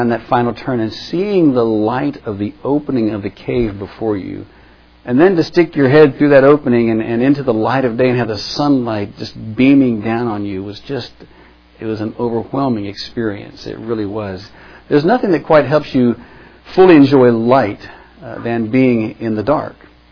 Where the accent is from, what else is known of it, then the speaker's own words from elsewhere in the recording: West Virginia, United States; there were a lot of those back in my home state of West Virginia.